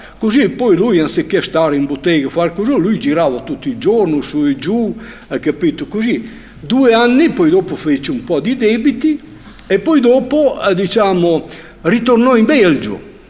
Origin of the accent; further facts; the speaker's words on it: San Pietro di Ozzano, Emilia-Romagna, Italy; born there; nato 1/8 del 46, il 1° agosto del 1946, sono nato a Castel San Pietro, però ho sempre vissuto fino ai 7 anni a San Pietro di Ozzano